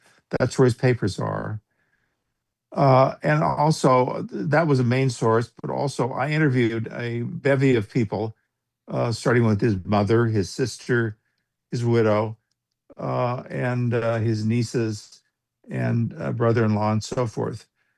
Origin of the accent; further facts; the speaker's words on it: Pendleton, Oregon, United States; Pendleton.